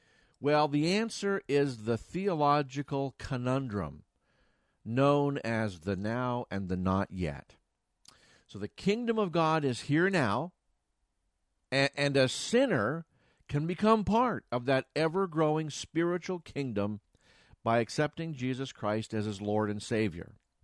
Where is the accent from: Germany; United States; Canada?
Canada; But I'm a Canadian. What do Canadians have to talk about but the weather?